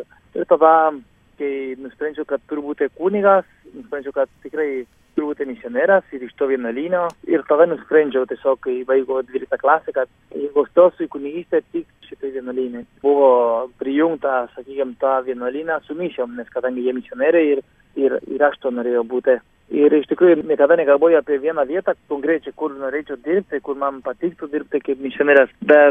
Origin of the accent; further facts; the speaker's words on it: Argentina; Lithuanian is a second language; now in Lithuania; esu iš Argentinos ir esu atvykęs į Lietuvą prieš 13 metų.